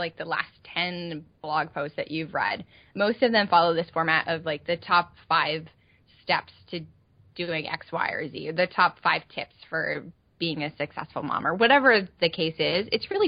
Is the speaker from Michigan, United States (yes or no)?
yes; Michigan, United States; And I'm from Michigan, so I don't have a Southern accent at all.